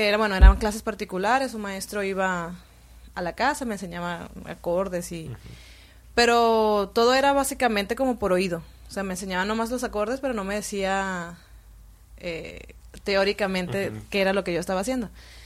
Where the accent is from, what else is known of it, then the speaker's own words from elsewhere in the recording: Caracas, Capital District, Venezuela; Pues bueno, soy de Caracas, Venezuela es la capital del país.